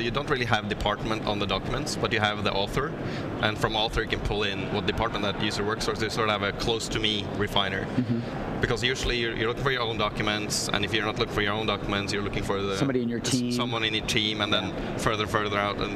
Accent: Norway; English is a second language; well, I see that since I'm from Norway. So we have a lot of Norwegian content and English content.

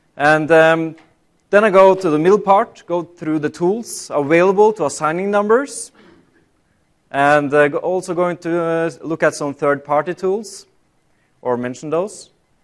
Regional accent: Oslo, Norway; I'm from Norway in Oslo.

